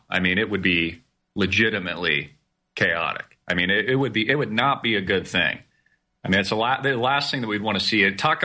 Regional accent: California, United States; got a lot of California transplants. I'm originally from California.

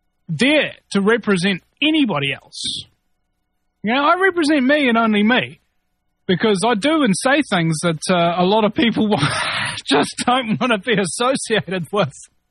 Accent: New Zealand; unlike many hosts on this network, I'm from New Zealand.

